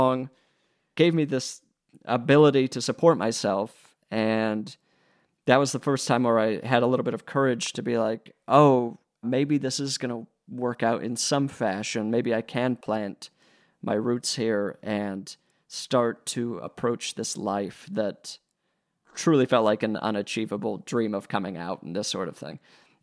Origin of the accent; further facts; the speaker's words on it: Utah, United States; growing up in Utah, you don't really know a lot of people in the biz